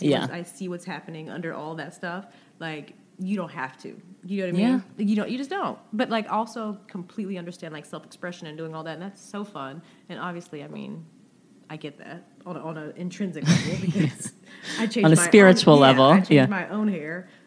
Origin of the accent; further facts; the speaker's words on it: the South, United States; maybe it's because I'm from the South where I see a lot of wigs